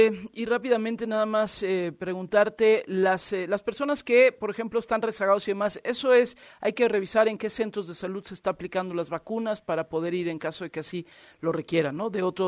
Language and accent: Spanish; State of Mexico, Mexico; yo soy del Estado de México, pues de una vez me lanzo también.